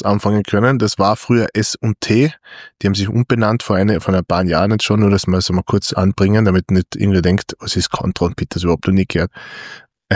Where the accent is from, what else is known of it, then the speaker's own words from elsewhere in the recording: Austria; Also einer der wenigen technischen Player bei uns in Österreich, weil wir haben ja nicht so viele technische Unternehmen, die an der Börse notiert sind.